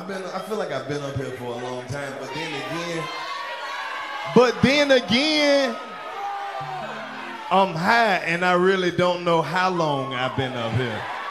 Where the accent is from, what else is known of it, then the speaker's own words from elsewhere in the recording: Oxford, Mississippi, United States; I'm from Oxford. Yeah, ain't shit up there but an outlet.